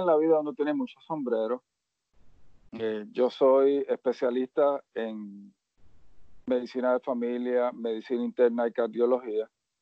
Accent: San Sebastián, Puerto Rico; Soy de San Sebastián, de Las Vegas del Pepino.

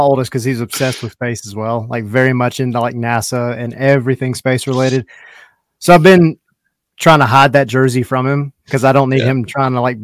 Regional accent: Atlanta, Georgia, United States; I'm from Atlanta.

